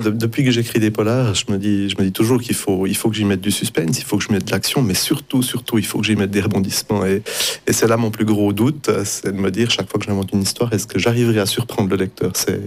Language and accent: French; Romandy, Switzerland; il y a des auteurs chez nous, en Suisse romande, qui écrivent des trucs pas si mal.